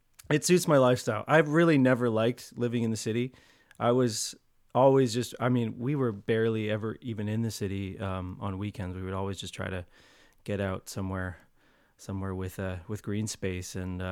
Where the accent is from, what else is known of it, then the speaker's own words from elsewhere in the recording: London, Ontario, Canada; now in Creemore, Canada; No, I grew up in London, Ontario.